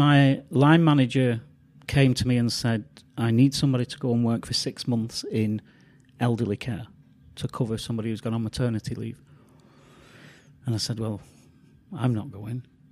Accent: England, United Kingdom; now in Chino Valley, United States; I came to Prescott from England at about 3 years ago. And I lived in Prescott for a little while until I found an appropriate place to buy in Chino Valley. So I've been in Chino Valley for a couple of years

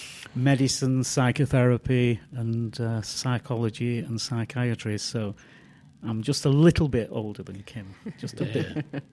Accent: England, United Kingdom; now in Chino Valley, United States; I came to Prescott from England at about 3 years ago. And I lived in Prescott for a little while until I found an appropriate place to buy in Chino Valley. So I've been in Chino Valley for a couple of years

